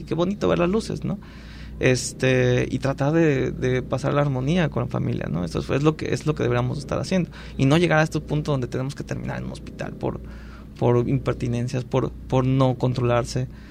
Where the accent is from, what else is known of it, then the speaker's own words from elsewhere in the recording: Mexico; Y nosotros como mexicanos